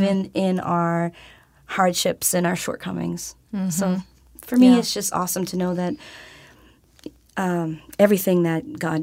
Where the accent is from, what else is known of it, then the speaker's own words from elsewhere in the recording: Plymouth, Massachusetts, United States; Where I grew up in Plymouth, Massachusetts, and there was a neighborhood there.